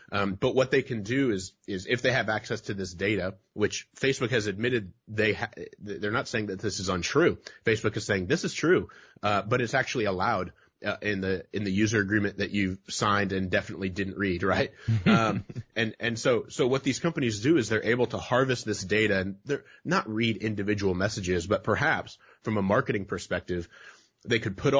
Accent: Fort Wayne, Indiana, United States; my wife and I will start the trek up north. We're both from Fort Wayne, Indiana.

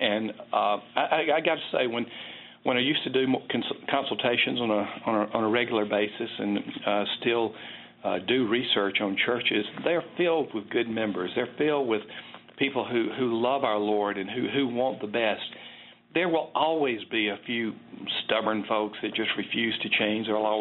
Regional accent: Alabama, United States; accent: southern; I have a southern accent. I sometimes facetiously say I grew up in L.A., which is Lower Alabama. Growing up in Lower Alabama, I was in this small town in South Alabama.

